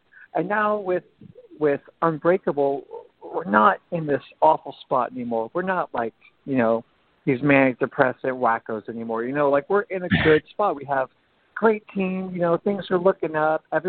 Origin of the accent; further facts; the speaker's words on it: Santa Ana, California, United States; I grew up in Santa Ana, so, like, it's like, you hear R&B and hip hop all the time, you know, down here.